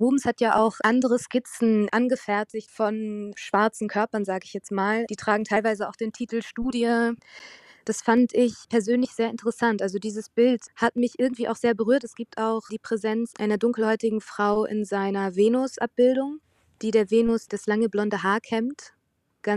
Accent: Herdecke, North Rhine-Westphalia, Germany; born there; Meine Familie stammt eigentlich aus Düren. Ich bin bei Dortmund in Herdecke geboren.

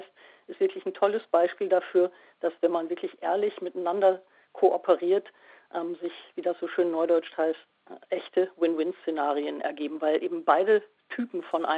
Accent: Frankfurt, Hesse, Germany; und ich als Frankfurterin sind, haben wir im Hochschulpakt immerhin auch eine 4%ige Steigerung

